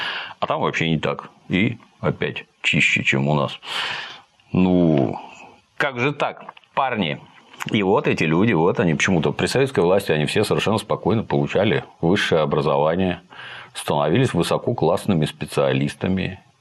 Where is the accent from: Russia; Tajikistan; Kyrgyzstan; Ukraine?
Ukraine; Kirovohrad, Kirovohrad Oblast; а я из Кировограда